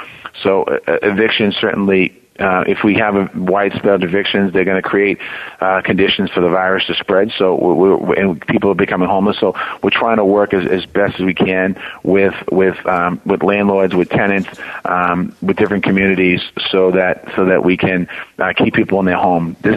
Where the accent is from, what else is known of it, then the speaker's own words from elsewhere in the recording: Dorchester, Massachusetts, United States; You know, I grew up in Dorchester. I live in Dorchester. I grew up on a street that every house in the street's a three family.